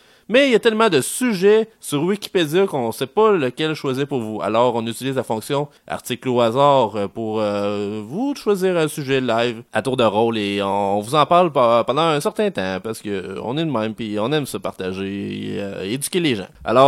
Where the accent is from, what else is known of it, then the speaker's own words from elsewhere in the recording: La Tuque, Quebec, Canada; Parce qu'on est aussi à La Tuque, ma ville natale.